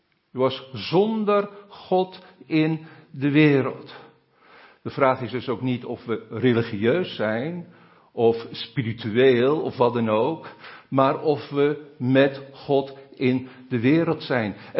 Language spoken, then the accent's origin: Dutch; Netherlands; He, wij als Nederlanders zijn kaaskoppen, we spreken over Amerikanen als Yankees, de Duitsers hebben ook een naam.